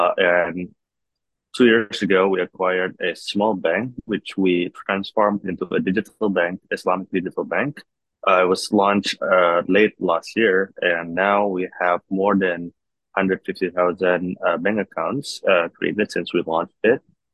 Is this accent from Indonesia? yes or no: yes; Indonesia; I'm born and raised in Indonesia.